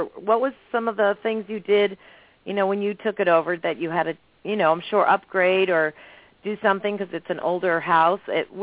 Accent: New England, United States; and I grew up in New England in an older home, and so I know what those older houses can be like

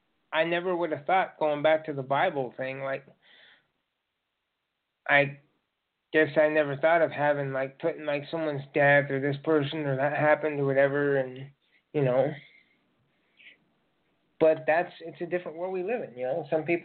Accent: United States; born there; I have ancestry in other countries, but I'm an American because I was born here.

